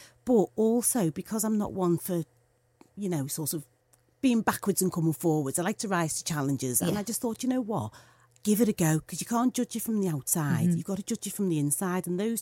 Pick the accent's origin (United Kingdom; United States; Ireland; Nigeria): United Kingdom; Liverpool, North West England; growing up in Toxteth, mm-hmm, and we were living in Toxteth